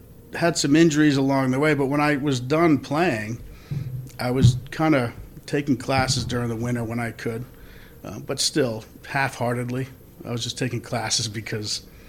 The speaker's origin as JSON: {"language": "English", "town": "East Lyme", "region": "Connecticut", "country": "United States", "tie": "born or raised there", "said": "In East Lyme, Connecticut."}